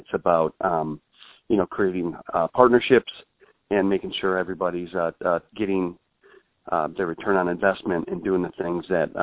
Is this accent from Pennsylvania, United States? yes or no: no; Wisconsin, United States; And I don't mind saying I grew up in Wisconsin on a farm.